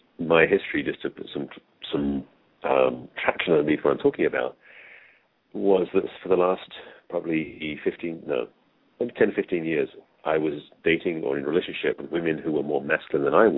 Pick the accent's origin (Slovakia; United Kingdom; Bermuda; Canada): United Kingdom; England; accent: English; now in United States; As people discover very quickly, my accent is English, is where I'm from, but I've lived in the United States for just over 30 years.